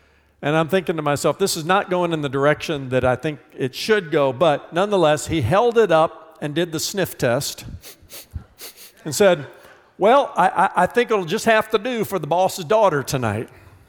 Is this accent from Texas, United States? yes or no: no; Indiana, United States; I was from the Midwest. I was from Indiana.